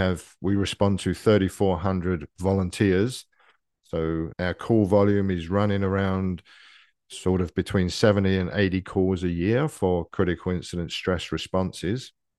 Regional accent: London, United Kingdom; moved away as an adult; now in Agassiz, Canada; So I'm from London, England, in the United Kingdom. I was a medic with the London Ambulance Service there before I emigrated to Canada in 2001. So currently living in the Eastern Fraser Valley in a small

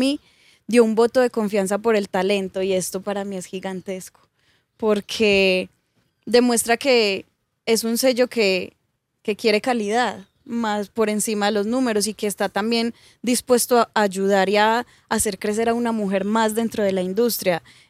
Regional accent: Medellín, Antioquia, Colombia; Cuando yo decidí salirme de la universidad, yo soy de Manrique.

